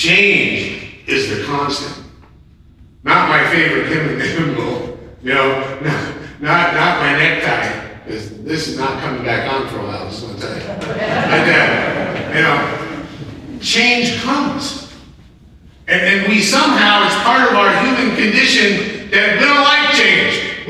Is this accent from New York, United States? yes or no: yes; New York, United States; Remember, I'm from New York.